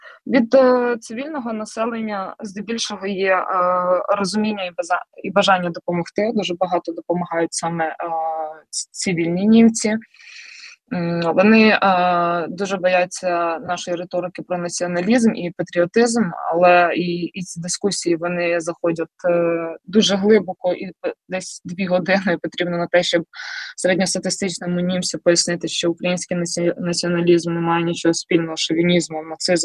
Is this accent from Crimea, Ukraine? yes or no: no; Kyiv, Ukraine; коли дізналися, що я з Києва